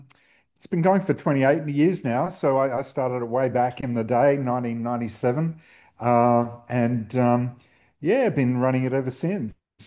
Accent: Sydney, New South Wales, Australia; So back in the day when I was a kid, I grew up in Sydney.

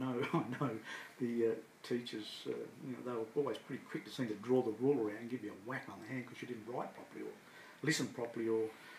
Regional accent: White Gum Valley, Western Australia, Australia; Some of them... some went to Wycombe Valley Primary School and then headed off to John Curtin.

